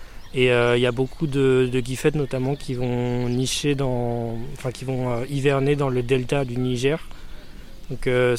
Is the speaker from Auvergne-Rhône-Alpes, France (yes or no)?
yes; Auvergne-Rhône-Alpes, France; j'ai 25 ans et je suis originaire des Sources de la Loire en Haute-Loire.